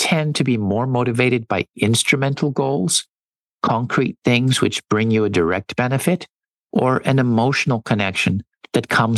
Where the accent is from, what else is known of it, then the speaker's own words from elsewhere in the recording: United States; As an American, I grew up with the idea that success is something that individuals achieve based on their unique abilities.